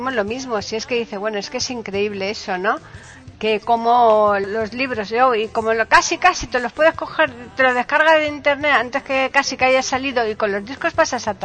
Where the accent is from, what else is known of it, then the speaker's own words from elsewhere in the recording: Seville, Andalusia, Spain; Mi tierra.